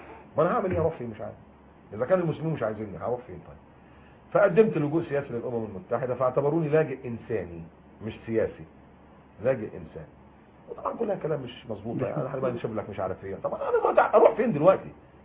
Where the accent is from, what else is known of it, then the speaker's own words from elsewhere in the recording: Egypt; احنا كمصريين ممكن نخشها ونقعد فيها 3 شهور من غير فيزا